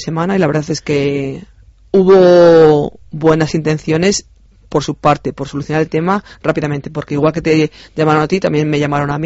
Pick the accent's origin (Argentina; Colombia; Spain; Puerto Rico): Spain; como todo español, intentar tirar para adelante de la familia y del trabajo.